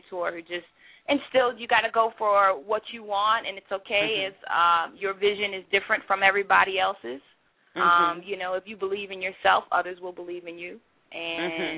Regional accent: New Rochelle, New York, United States; Originally from New Rochelle, New York, which is in Westchester.

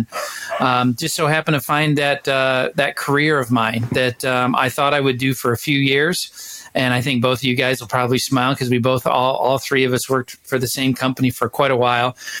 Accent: Midwest, United States; now in Arizona, United States; But I moved from the Midwest to Arizona. To complete my studies, if you will, from my undergrad perspective.

